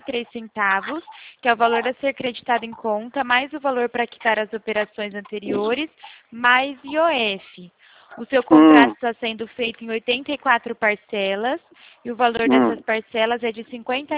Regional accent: Presidente Prudente, São Paulo, Brazil; Sou de Presidente Prudente.

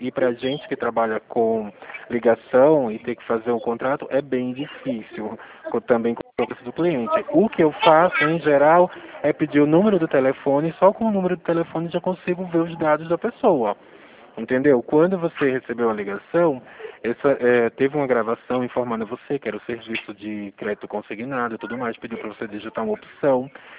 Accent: Pernambuco, Brazil; now in São Paulo, Brazil; eu sou pernambucano. Meu número é de Pernambuco. Imagina para mim ter que mandar mensagem para as pessoas dizendo que eu estou aqui em São Paulo.

